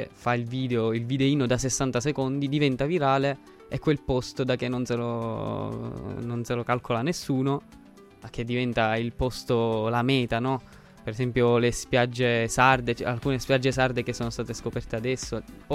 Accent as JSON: {"language": "Italian", "town": "Trapani", "region": "Sicily", "country": "Italy", "said": "sono contento perché ovviamente è la mia terra, sono contento che sia così. Però appunto Trapani non è stata pensata per essere così tanto di massa, no?"}